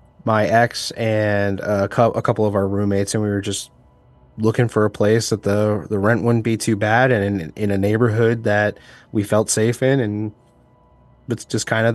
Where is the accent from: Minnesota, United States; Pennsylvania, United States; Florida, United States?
Pennsylvania, United States; Bethlehem; Yeah, Bethlehem, Pennsylvania.